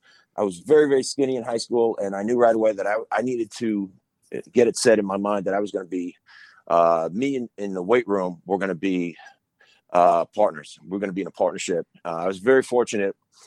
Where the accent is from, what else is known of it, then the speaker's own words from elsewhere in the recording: New York, United States; I grew up on Long Island.